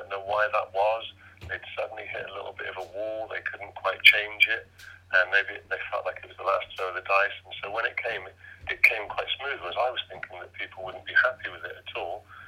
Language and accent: English; Bristol, South West England, United Kingdom; obviously I was a bit devastated at the time leaving Bristol City as my hometown club